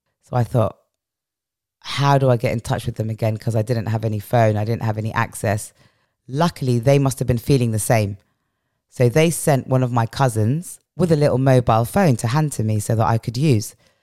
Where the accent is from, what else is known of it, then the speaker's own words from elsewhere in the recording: England, United Kingdom; moved away as an adult; now in Dhaka, Bangladesh; You know, I'm from England. I've come to Dhaka.